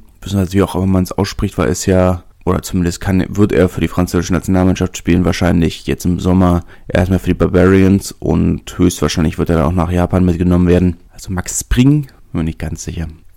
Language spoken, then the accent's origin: German; Berlin, Germany; als Berliner würde ich ja auch sagen, wir haben kein Derby mit Königs Wusterhausen.